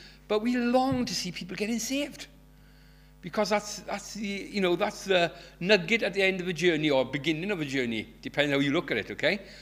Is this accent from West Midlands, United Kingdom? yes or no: no; Llanelli, Wales, United Kingdom; I'm from Llanelli. Don't hold that against me.